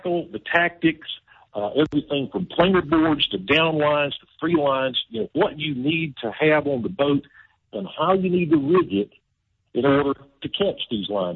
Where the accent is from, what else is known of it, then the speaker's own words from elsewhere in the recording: North Carolina, United States; And while I was raised in North Carolina, so I love fishing, you know, the Carolina reservoirs as well as the Carolina coast.